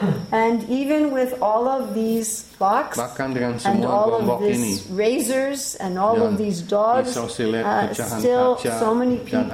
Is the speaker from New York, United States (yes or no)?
yes; New York City, New York, United States; born there; and I was born in New York City.